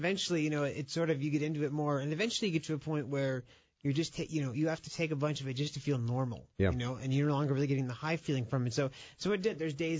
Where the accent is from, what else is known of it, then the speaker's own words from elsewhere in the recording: Florida, United States; also born or lived in Orlando; I grew up in South Florida, and then I moved to the central part of the state for college